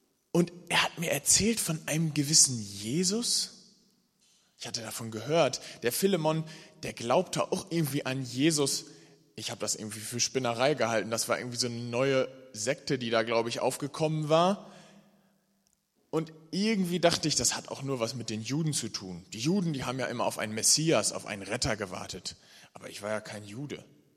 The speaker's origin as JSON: {"language": "German", "region": "Lower Saxony", "country": "Germany", "said": "Und ursprünglich komme ich aus Ostfriesland. Und jetzt sind wir halt hier nach in Nordosten gezogen."}